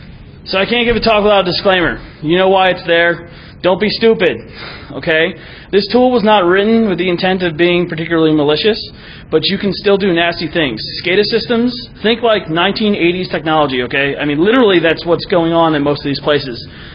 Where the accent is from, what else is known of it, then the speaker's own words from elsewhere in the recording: Washington, District of Columbia, United States; In big cities, like I'm from Washington, D.C., and I hate traffic